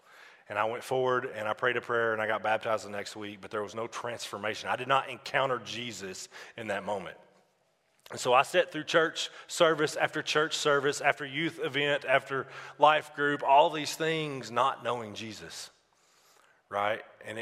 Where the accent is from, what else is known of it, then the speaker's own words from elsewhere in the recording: Jonesboro, Arkansas, United States; I know that I'm from Jonesboro, Arkansas, 2.5 hours south of here